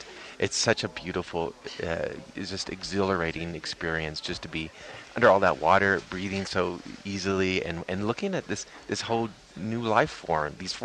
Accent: El Dorado, United States; Oh, wait, I can't see chickens because El Dorado, and I'm from El Dorado, so.

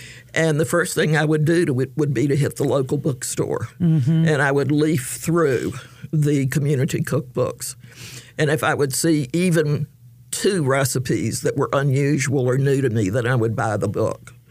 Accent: Raleigh, North Carolina, United States; also born or lived in New York; I mean, I grew up in Raleigh, and then I lived in New York forever

